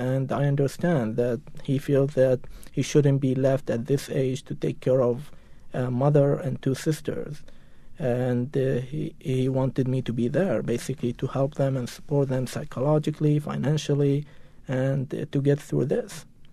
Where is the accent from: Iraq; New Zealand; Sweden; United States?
Iraq; moved away; Second, because I was from Iraq.